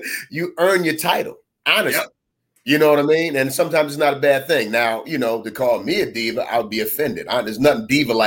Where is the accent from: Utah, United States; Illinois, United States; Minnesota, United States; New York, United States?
New York, United States; Buffalo; I'm a brother from Buffalo, east side of Buffalo, same places … all that.